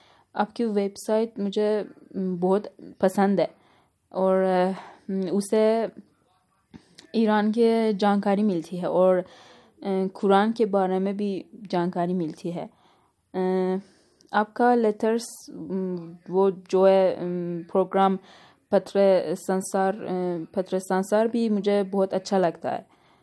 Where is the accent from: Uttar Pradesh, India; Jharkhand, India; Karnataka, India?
Karnataka, India; Hindi is a second language; मैं south India से हूँ। एक्चुअली मेरी हिंदी अच्छी नहीं है, फिर भी कोशिश करती हूँ।